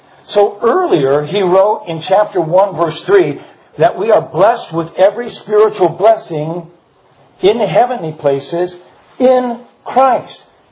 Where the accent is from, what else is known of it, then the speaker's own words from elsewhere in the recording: New Jersey, United States; I'm from Jersey. We get hurricanes on occasion.